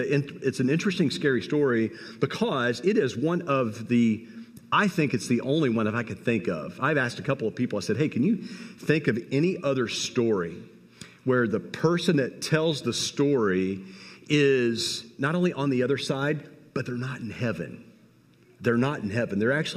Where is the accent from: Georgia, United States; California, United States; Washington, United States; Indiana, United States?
Indiana, United States; I am an Indiana fan because I come from Indiana